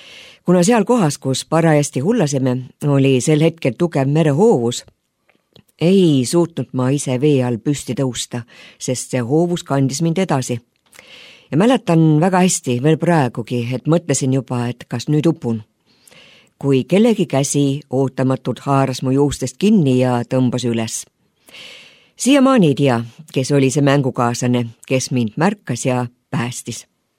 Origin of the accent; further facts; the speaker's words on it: Pärnu, Pärnu County, Estonia; born there; Niisiis sündisin ma Pärnus, mitte kristlikus peres. Minu lapsepõlv kulges küllatki turvalises õhkkonnas.